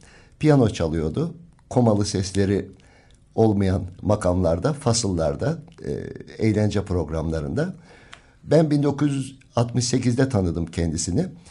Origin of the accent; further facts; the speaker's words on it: Tire, İzmir, Turkey; Çocukluğumda Tireliyim ben.